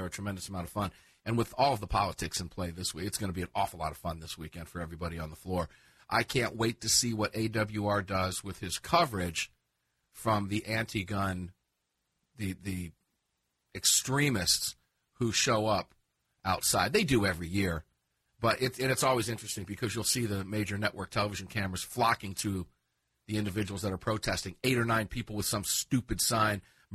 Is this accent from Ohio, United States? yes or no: no; Tampa, Florida, United States; Yesterday, Fox 13, my Tampa Bay, my hometown, local Fox affiliate